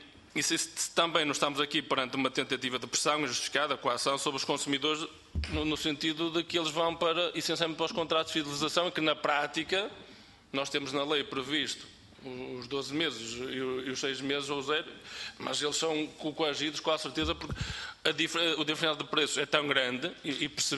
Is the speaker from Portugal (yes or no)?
yes; Portugal